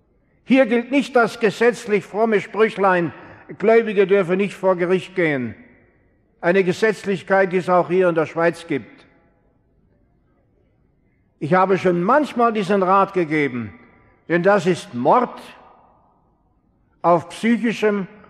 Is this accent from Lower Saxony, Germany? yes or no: no; Karlsruhe, Baden-Württemberg, Germany; Es war in meiner Heimatstadt, Karlsruhe.